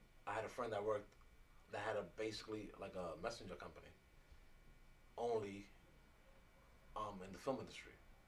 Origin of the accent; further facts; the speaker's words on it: New York, United States; Obviously, we're from New York.